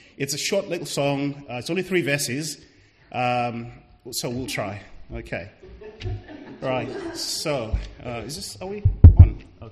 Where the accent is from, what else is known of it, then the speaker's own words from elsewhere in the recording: Zimbabwe; born there; I was born in Zimbabwe. My wife Dana was born in Zimbabwe.